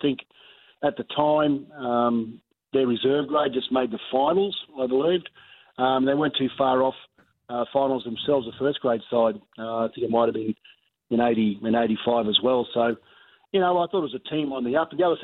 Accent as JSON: {"language": "English", "region": "Queensland", "country": "Australia", "said": "being a Queenslander, coming down to New South Wales and playing the New South Wales competition for me personally was a pinnacle for me"}